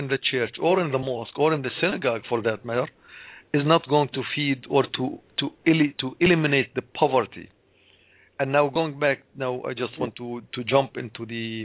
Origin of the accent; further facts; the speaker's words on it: Jordan; I grew up in Jordan